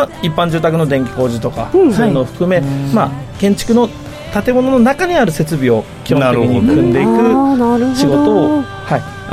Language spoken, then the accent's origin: Japanese; Fukuoka, Japan; で僕ずっと福岡で育っ